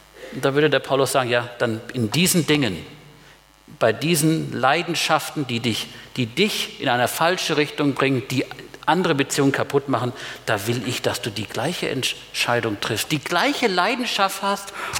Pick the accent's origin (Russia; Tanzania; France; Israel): Tanzania; now in Germany; Ich bin aufgewachsen in Tansania, da war das ein bisschen anders.